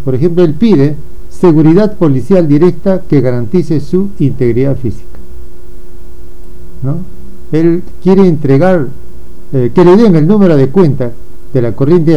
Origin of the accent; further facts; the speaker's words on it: Peru; Considero como periodista y como peruano que tras esto hay una gran preocupación del gobierno